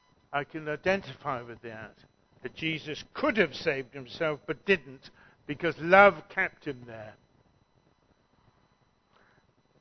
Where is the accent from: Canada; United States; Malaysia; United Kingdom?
United Kingdom; don't want to be smug as British people, but very often national leaders still rely on military might to maintain their power.